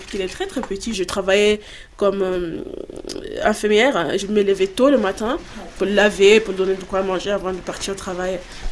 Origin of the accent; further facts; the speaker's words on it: Soweto, Gauteng, South Africa; Parce qu'en fait, quand on a grandi à Soweto, c'est pas quelque chose qu'on peut enlever.